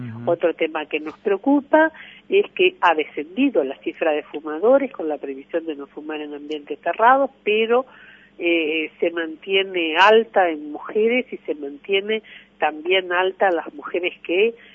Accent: Uruguay; estamos como uruguayas y uruguayos

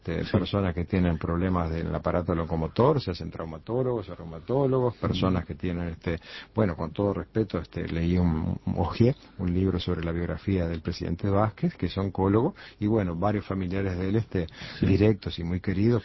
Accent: Uruguay; como muchos uruguayos

